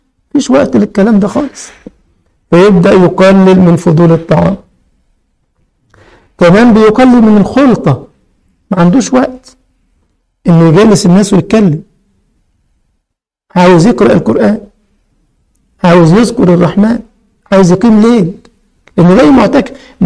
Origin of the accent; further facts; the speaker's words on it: Egypt; يعني انتوا بتسموه الياجورت، احنا بنسميه الزبادي عندنا في مصر